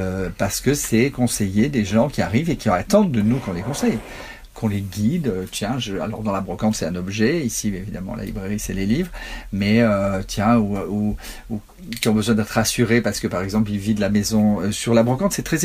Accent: Carqueiranne, Provence-Alpes-Côte d'Azur, France; C'est que je m'installe dans mon village natal, et là, dans la même année, une librairie ouvre.

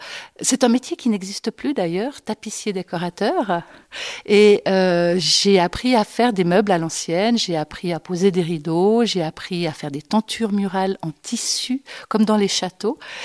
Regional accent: Crassier, Vaud, Switzerland; also born or lived in Nyon; Je suis née à Nyon et j'ai fait toute mon enfance ici à Crassier.

